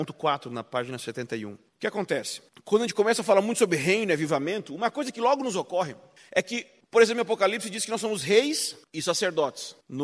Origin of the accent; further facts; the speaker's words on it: Rio Grande do Sul, Brazil; No Rio Grande do Sul, de onde eu vim, além de preconceituosos, racistas e machistas como somos, nós também somos burros.